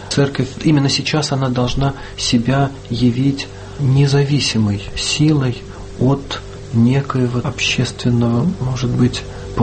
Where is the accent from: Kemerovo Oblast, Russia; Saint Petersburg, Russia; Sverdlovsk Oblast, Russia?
Saint Petersburg, Russia; born there; Я родился в Петербурге.